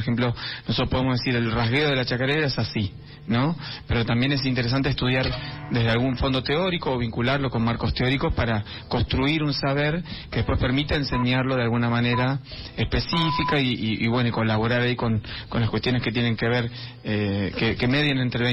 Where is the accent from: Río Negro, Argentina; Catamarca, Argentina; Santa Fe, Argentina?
Río Negro, Argentina; Cipolletti; born or raised there; also born or lived in Coronel Dorrego